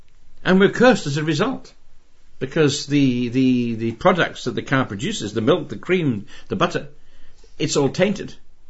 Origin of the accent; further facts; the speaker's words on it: Zimbabwe; I was brought up in Rhodesia